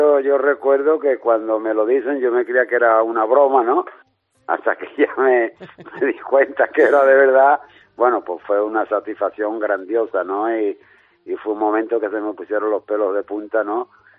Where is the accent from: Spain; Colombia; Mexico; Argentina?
Spain; Andalusia; Yo creo que es más especial como andaluz